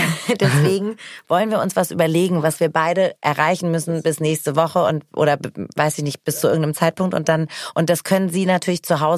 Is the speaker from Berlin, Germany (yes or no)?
no; Hamburg, Germany; Ich komme aus Hamburg.